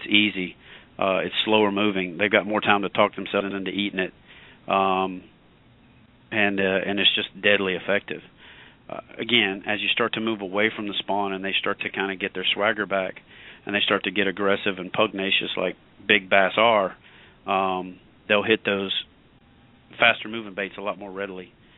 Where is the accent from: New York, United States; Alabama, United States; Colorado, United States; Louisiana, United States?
Louisiana, United States; Jonesville; I grew up in Jonesville, Louisiana, and that's like 10 miles from where rattle trap, the real rattle traps are out of Alexandria